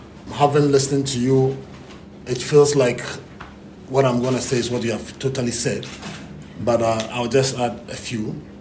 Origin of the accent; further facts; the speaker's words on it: Ghana; for me, as a Ghanaian and as an entrepreneur, having the future or looking at the future of coming to do business in Barbados